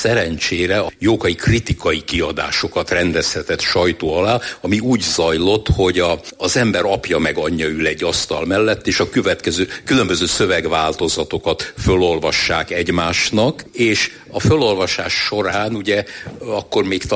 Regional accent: Kecskemét, Bács-Kiskun, Hungary; Történetesen én kecskeméti vagyok

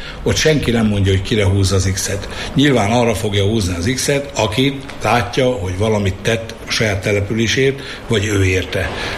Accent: Borsod-Abaúj-Zemplén, Hungary; mi gömöriek vagyunk. Mi kicsik vagyunk, az ország legkisebb kisebbsége vagyunk, mi gömöriek

